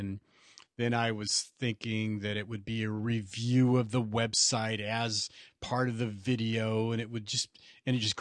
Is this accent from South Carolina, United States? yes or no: no; California, United States; I'm from Central California. So we're both Californiites.